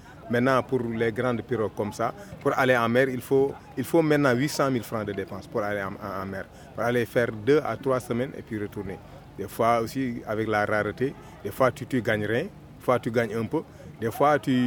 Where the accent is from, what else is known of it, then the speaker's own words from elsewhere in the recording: Saint-Louis, Senegal; Je suis originaire de la région de Saint-Louis du Sénégal. Mais j'ai longuement duré ici puisque depuis 1975 jusqu'à présent, je suis ici à Linkin.